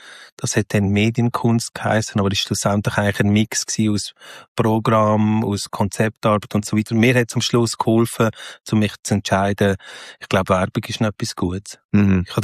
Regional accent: Lucerne, Switzerland; Und ich bin eigentlich im Raum nach Luzern aufgewachsen, ja, in so einem Dialekt.

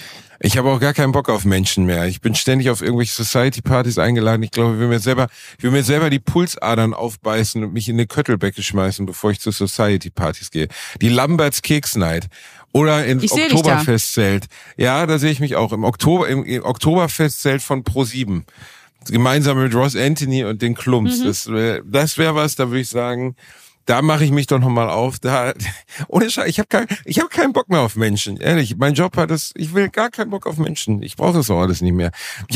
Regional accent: Gelsenkirchen, North Rhine-Westphalia, Germany; ich komme aus Gelsenkirchen-Rottau. Das nennt man ja auch die Upper East-Zeit des Ruhrgebiets.

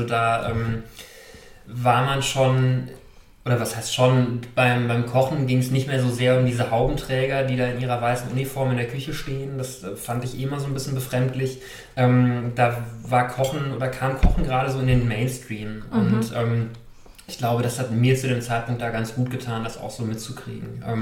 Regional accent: Hesse, Germany; ich bin in Mittelhessen aufgewachsen, in der Nähe von Gießen. Da bin ich auch geboren. Und da habe ich eigentlich meine gesamte Jugend da auf dem platten Land in Mittelhessen verbracht, in so einem sehr kleinen Dorf.

